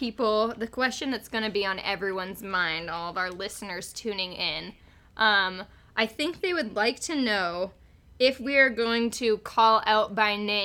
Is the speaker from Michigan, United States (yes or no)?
no; California, United States; Yeah, we are both from Marin County, but very different worlds.